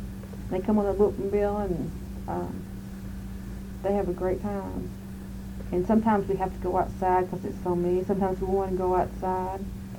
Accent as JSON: {"language": "English", "region": "the South", "country": "United States", "accent": "Southern", "said": "after a playback, and I had my southern accent, I thought, well, I don't want to hurt her feelings"}